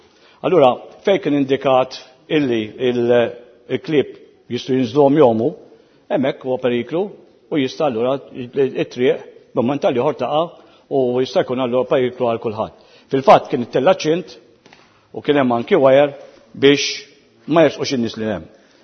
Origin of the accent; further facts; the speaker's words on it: Kalkara, South Eastern Region, Malta; veru jiena mill-Kalkara